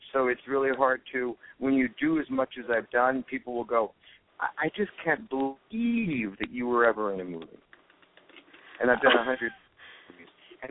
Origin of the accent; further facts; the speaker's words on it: Hollywood, California, United States; But that was a different Hollywood. But I grew up in Hollywood.